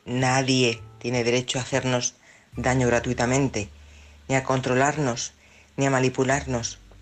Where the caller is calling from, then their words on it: Madrid, Community of Madrid, Spain; de Madrid.